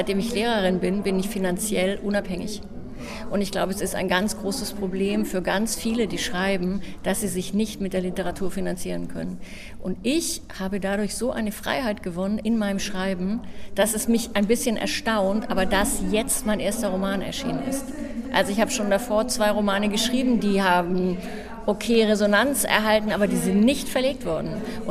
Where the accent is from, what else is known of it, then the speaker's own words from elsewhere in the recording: Berlin, Germany; Und ich komme ja aus Berlin. Und ich bin sehr gerne in Berlin. Ich bin auch seit fast 30 Jahren in Berlin.